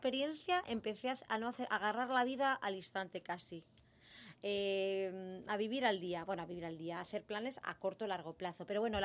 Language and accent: Spanish; Irún, Basque Country, Spain; now in Madrid, Spain; en Irún tengo mi raíz, mis amigos, mi vida, mi infancia está en Irún.